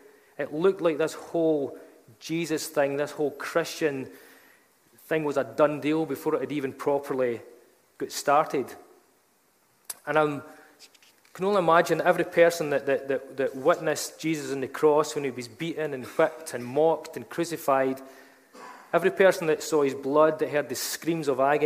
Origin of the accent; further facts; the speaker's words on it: Dumfries, Scotland, United Kingdom; I was brought up in Dumfries